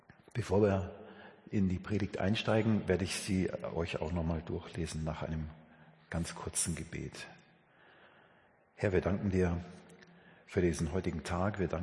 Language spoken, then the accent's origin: German; Munich, Bavaria, Germany; bin gebürtig aus München, wohne im Münchner Westen, Richtung Würmtal und bin mit ungefähr 37 Jahren zum Glauben gekommen